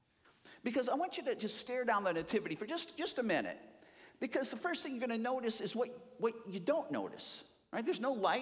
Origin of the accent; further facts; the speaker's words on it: Chicago, Illinois, United States; I grew up in Chicago. My dad was into oil.